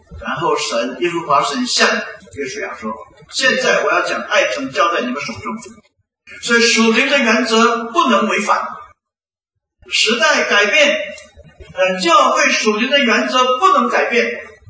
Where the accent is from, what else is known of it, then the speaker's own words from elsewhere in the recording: Beijing, China; 我是北京人，在北京长大